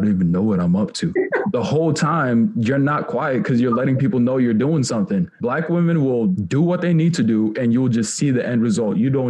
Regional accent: Cameroon; moved away; We moved from Cameroon in 2009. I saw her have to raise us.

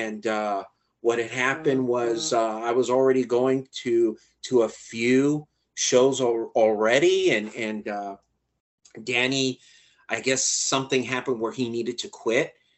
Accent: California, United States; In the San Fernando Valley.

